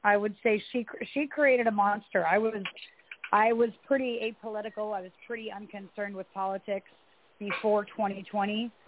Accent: Oregon, United States; moved away; Well, I'm from Oregon, but I don't live in Oregon now, praise the Lord.

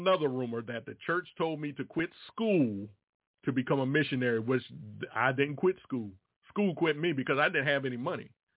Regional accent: Roanoke, Virginia, United States; born there; Roanoke, Virginia is my hometown where I grew up. Well, not where I grew up, but it was where I was born.

